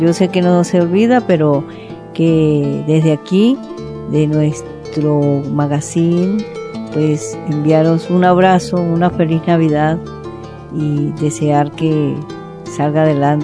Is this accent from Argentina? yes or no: no; Venezuela; moved away; ya tenemos 20 años aquí viviendo la Navidad en España, pero hoy recordamos también de donde venimos, de donde partimos un día, que es nuestro país Venezuela. Nosotros somos, tenemos familia italiana también.